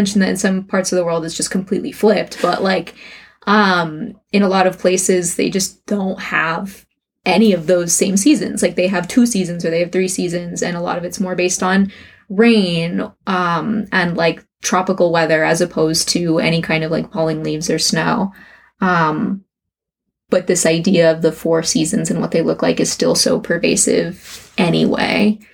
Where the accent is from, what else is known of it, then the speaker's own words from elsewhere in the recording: Florida, United States; Like when I was a kid growing up in Florida, we would put up like, I remember having these in like elementary school